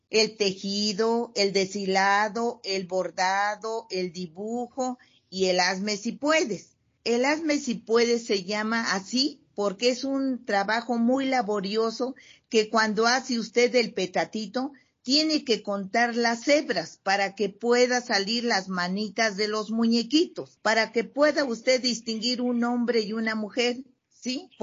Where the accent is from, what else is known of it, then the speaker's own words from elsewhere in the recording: Heroica Villa de San Antonino Castillo Velasco, Oaxaca, Mexico; Soy de Heroica Villa de San Antonino Castillo Velasco.